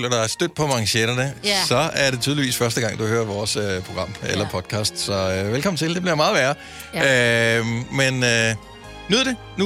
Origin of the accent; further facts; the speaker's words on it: Jutland, Denmark; also born or lived in Funen; jeg er jo fra Jylland oprindelig.